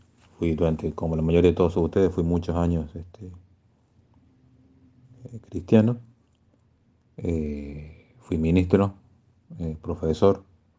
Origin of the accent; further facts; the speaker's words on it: Argentina; de formar algo acá en mi país, acá en Argentina.